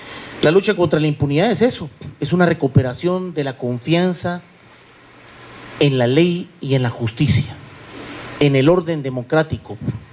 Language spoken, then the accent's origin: Spanish; Guatemala; desde mi punto de vista muy particular como guatemalteco